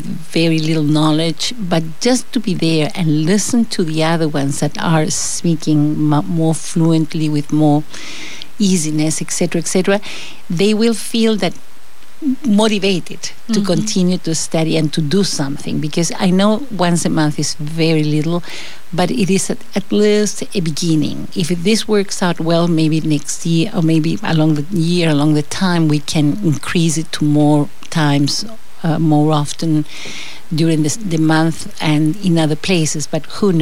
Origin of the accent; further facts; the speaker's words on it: Santiago, Santiago Metropolitan Region, Chile; first language Spanish; English is a second language; moved away as an adult; now in Lafayette, United States; I am from Santiago, Chile, mm-hmm. and I came here 20 years ago with a scholarship to study my grad school at LSU in Baton Rouge.